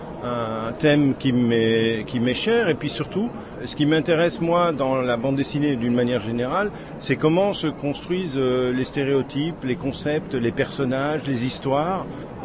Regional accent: Belgium; born there; d'abord je suis né en Belgique

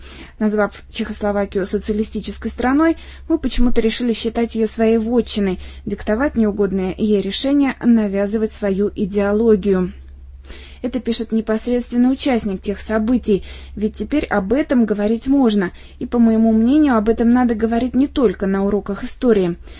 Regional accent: Russia; стеснялась сказать, что я из России

